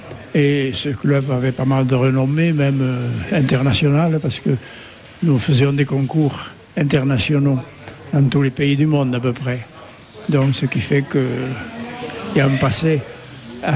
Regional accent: Montjoie, Occitanie, France; Voilà, je suis né à Montjoie et j'habite Montjoie.

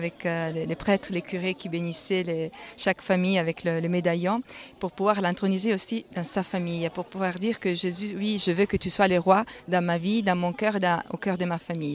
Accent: Italy; je viens d'Italie

